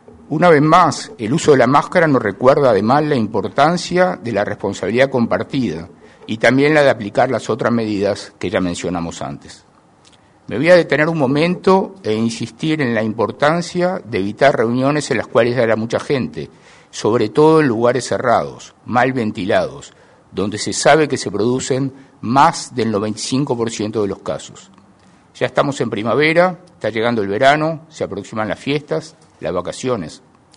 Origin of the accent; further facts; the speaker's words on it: Uruguay; siendo uruguayos